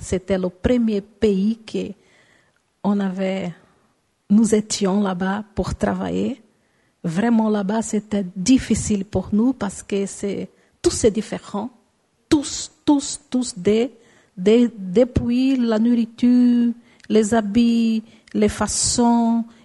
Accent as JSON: {"language": "French", "country": "Brazil", "second_language": "French", "said": "nous, c'est comme si on laisse le Brésil là-bas, notre culture là-bas."}